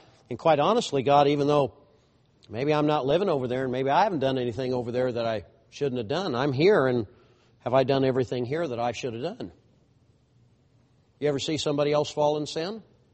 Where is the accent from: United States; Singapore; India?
United States; let me just tell you, I'm an American citizen.